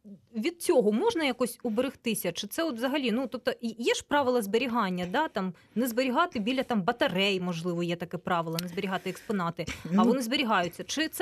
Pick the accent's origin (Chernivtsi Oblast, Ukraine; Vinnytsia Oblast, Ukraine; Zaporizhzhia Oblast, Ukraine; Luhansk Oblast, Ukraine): Luhansk Oblast, Ukraine; От я сама із Луганщини